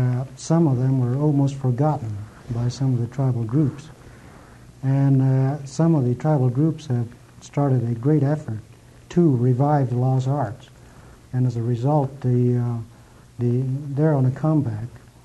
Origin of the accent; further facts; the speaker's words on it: Isleta Pueblo, New Mexico, United States; this has always been a source of embarrassment to me because I'm from Isleta Pueblo